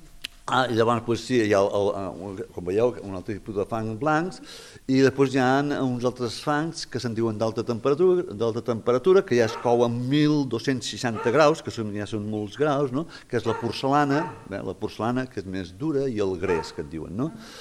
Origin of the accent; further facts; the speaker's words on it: Tarragona, Catalonia, Spain; born there; now in Gratallops, Spain; fa 25 anys que estic a Gratallops, però jo sóc de Tarragona.